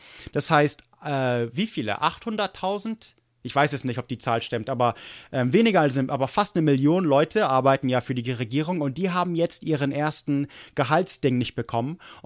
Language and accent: German; United States; Ich finde es schockierend, dass wir das noch haben. Weil ich glaube, Kalifornien hat es in den 70er abgeschafft.